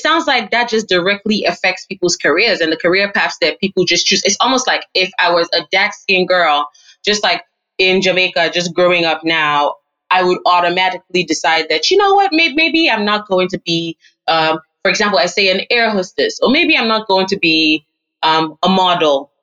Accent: Nigeria; And you know, I'm Nigerian.

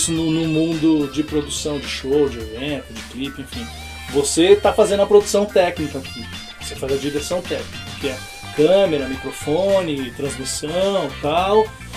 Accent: Uberaba, Minas Gerais, Brazil; E sou de Uberaba, né?

